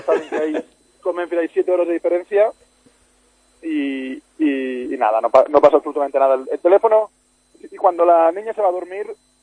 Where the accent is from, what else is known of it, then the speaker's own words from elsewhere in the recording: Sant Boi de Llobregat, Catalonia, Spain; mi mujer es de San Boi también, yo soy de San Boi.